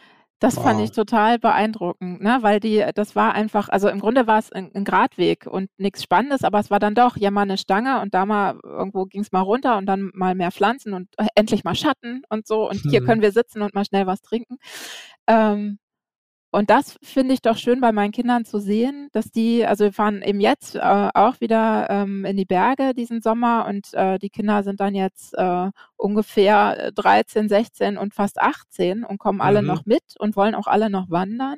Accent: Flensburg, Schleswig-Holstein, Germany; born there; Ich bin in Flensburg geboren und wir waren immer nur in Dänemark am Strand im Urlaub.

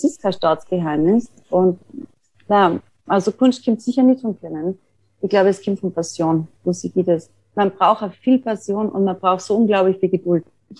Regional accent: Tyrol, Austria; an einer Vernissage zu arbeiten, die ich in meinem Heimatort in Tirol gemacht habe

